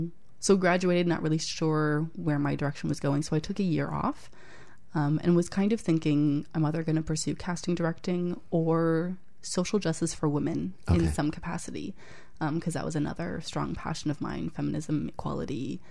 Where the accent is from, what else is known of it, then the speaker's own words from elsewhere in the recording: London, Ontario, Canada; I grew up in London, Ontario. I was raised in a Christian community, a really close-knit Christian community.